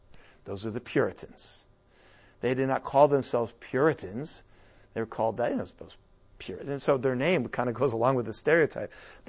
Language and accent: English; New England, United States; But I grew up in New England, and every town had a Congregationalist Church.